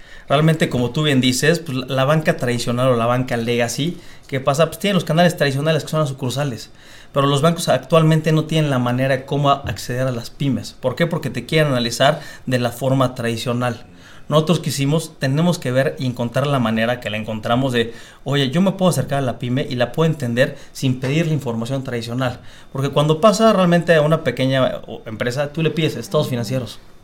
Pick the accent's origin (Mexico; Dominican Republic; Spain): Mexico; nosotros arrancamos en México, primero porque somos mexicanos, entonces aquí crecimos